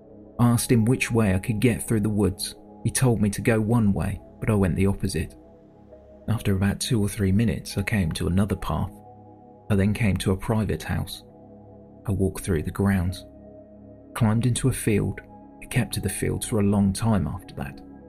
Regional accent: South East England, United Kingdom; now in Winchester, United Kingdom; I told her I came from Hampshire and told her I lived in Winchester.

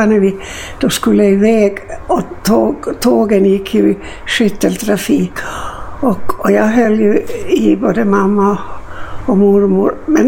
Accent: Turku, Southwest Finland, Finland; born there; first language Swedish; Jag är född i Åbo i Finland.

